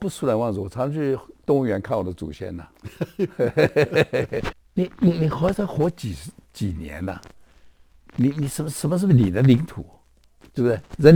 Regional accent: Taiwan; 今天我认为说台湾人现在可能是身为台湾人呐

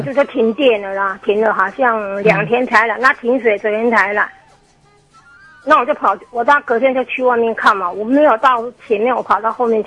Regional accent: Taiwan; 我们台湾人根本不会想到说地面那么恐怖啊

